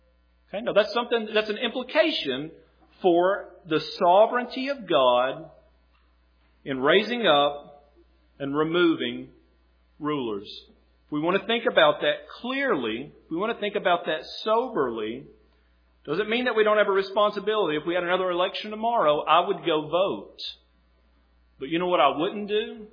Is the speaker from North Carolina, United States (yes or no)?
yes; North Carolina, United States; born there; also born or lived in Tennessee; now in Ripley, United States; It's not up to chance that I was born in North Carolina, lived in Tennessee, made it to Ripley.